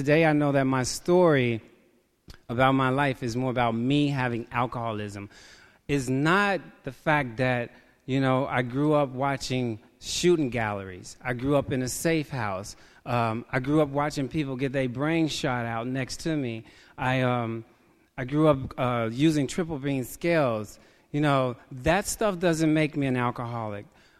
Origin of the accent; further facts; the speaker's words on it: Chicago, Illinois, United States; I'm here from Chicago. I do have a home group back in Chicago